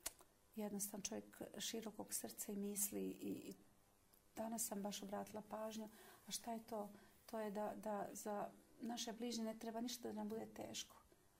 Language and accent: Serbian; Montenegro; Jer ja dolazim iz Crne Gore